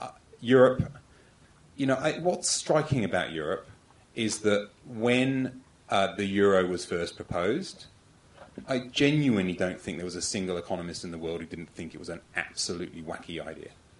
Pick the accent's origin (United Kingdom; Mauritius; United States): United Kingdom; now in Australia; You might be able to tell from my North Atlantic lilt that I'm not from Australia originally. I'm from the UK. I left the UK in 2000.